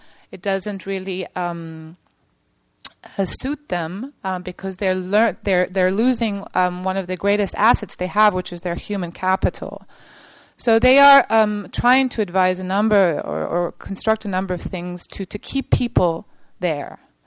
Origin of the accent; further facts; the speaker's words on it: Cuba; And I grew up in Cuba at that time, and I can talk from personal experience.